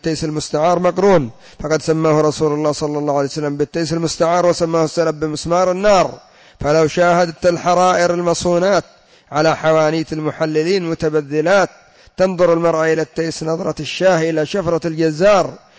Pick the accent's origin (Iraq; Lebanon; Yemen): Yemen; وكان قد سموه عندنا في اليمن بالزواج السياحي